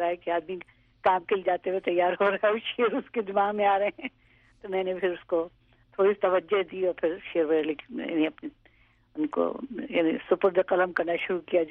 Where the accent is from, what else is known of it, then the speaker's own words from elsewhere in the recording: Karachi, Sindh, Pakistan; میں تو کراچی میں پلی بڑھی ہوں نا